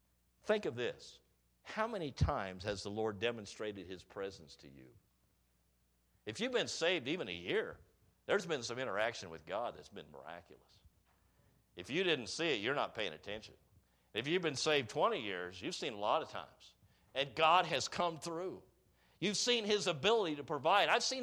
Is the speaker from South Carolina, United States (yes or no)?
no; Kansas, United States; And I was raised in Kansas, and those, we like to kill sparrows for fun.